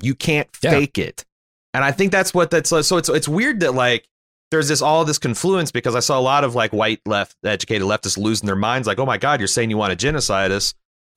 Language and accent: English; Canada; Yeah, as a Canadian